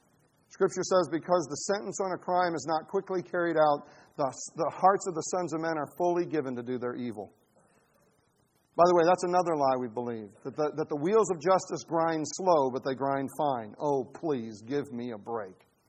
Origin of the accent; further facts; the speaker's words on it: Chicago, Illinois, United States; I'm like, I'm from Chicago.